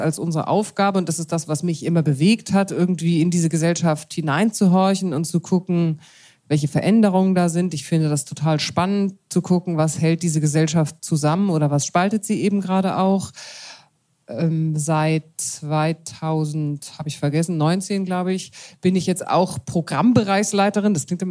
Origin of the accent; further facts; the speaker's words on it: Munich, Bavaria, Germany; Ich bin, wie ich gerade feststelle, Landratte. Ich komme eigentlich aus München